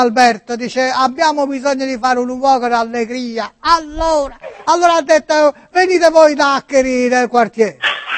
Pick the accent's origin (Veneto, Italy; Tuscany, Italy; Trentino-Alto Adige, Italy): Tuscany, Italy; Florence; Sono toscano e me ne vanto. E vorrei farti la rima perché noi a Firenze si dice son toscano e me ne vanto e di culo tanto.